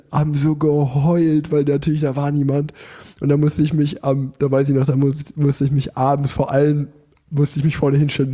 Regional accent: Unna, North Rhine-Westphalia, Germany; in Unna, wo ich groß geworden bin, da gab es mal so einen einzelnen Bolzplatz.

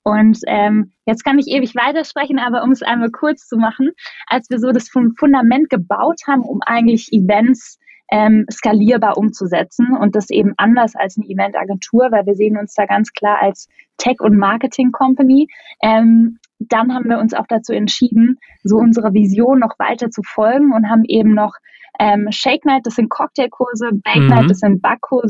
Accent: Baden-Württemberg, Germany; Ich komme aus dem Schwarzwald, meine Mama ist Kanadierin, daher auch mein Name

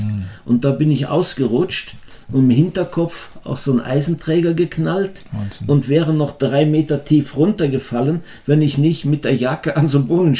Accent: Rhineland, Germany; also born or lived in Austria; wir waren im Rheinland nach oben, mein Vater war gebürtiger Österreicher, sind wir später nach Österreich zurück.

